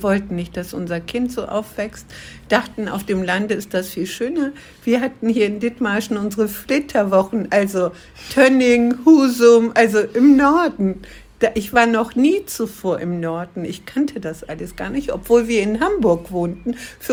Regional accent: Turkey; German is a second language; now in Germany; Also ich stamme ursprünglich aus der Türkei, bin kurdischer Abstammung. Meine Eltern sind 1973 nach Deutschland als Gastarbeiterin, meine Mutter, Gastarbeiter, mein Vater, nach Deutschland

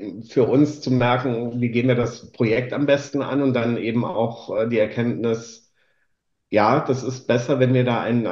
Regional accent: Saarland, Germany; Überlegung, ob wir schauen im Saarland einfach, wie es da ausschaut. Und auch jetzt dann im Nachbarort, wo ich aufgewachsen bin, haben wir das Grundstück dann gefunden.

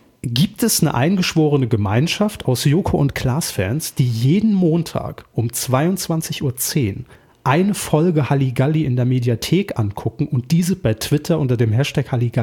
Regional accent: Saarbrücken, Saarland, Germany; Obwohl ich ja gebürtig aus Saarbrücken komme, wo man jetzt sagt, ist ja zumindest in der Nähe, ne?

